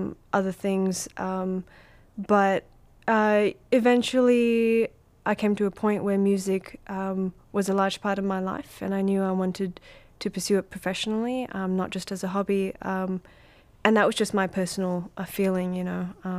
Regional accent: Perth, Western Australia, Australia; also born or lived in Malaysia; I was born in Malaysia, and when I was three, my family immigrated to Australia, to Perth, Western Australia.

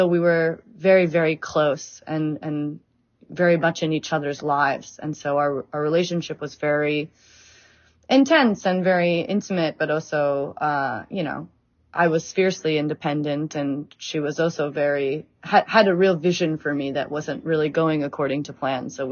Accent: United States; born or raised there

